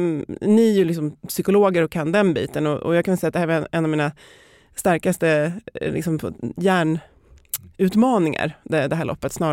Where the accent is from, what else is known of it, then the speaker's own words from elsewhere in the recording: Järfälla, Stockholm County, Sweden; jag är uppväxt i Jakan, så att det är ännu längre ut.